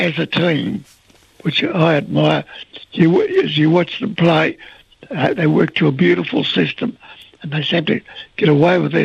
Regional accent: Clunes, Victoria, Australia; I suppose I should have supported Collingwood because Clunes is my hometown.

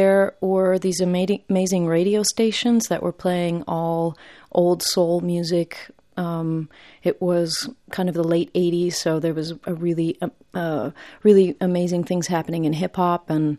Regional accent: Ypsilanti, Michigan, United States; also born or lived in Arkansas; I actually moved around a lot. I was born in Arkansas, and my family moved. I've lived in 9 different states. So I lived in Michigan perhaps the longest

